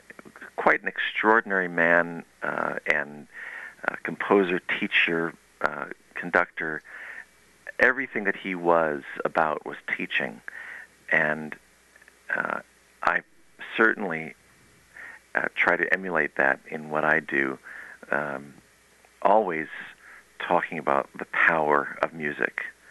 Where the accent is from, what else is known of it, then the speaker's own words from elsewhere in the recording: California, United States; a little kid growing up in the San Fernando Valley, California